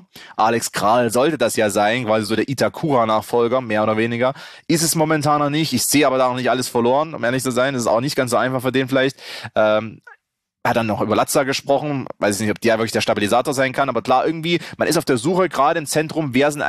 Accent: Stuttgart, Baden-Württemberg, Germany

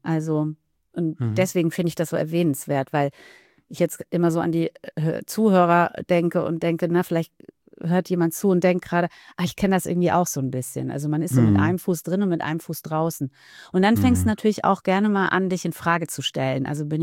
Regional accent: Germany; weil ich bin nicht zweisprachig aufgewachsen, da dachte ich dann auch oft, ja, irgendwie bin ich aber halt auch nicht ganz Italienerin, wenn ich hier bin, weil ich kann die Sprache nicht wirklich. Und ich war, dort war ich halt die Deutsche, la Tedesca.

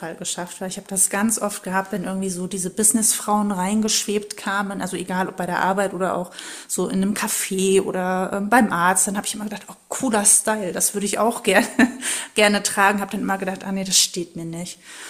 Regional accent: Lower Saxony, Germany; Ich komme aus dem schönen Ostfriesland

